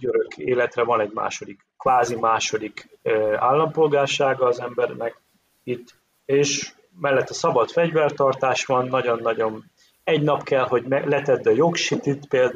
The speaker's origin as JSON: {"language": "Hungarian", "country": "Hungary", "moved": "yes", "lives_now": "Paraguay", "said": "magyarok vagyunk ettől még, magyarul beszélünk, magyarul írunk, de ja, azért nagyon messze szakadtunk"}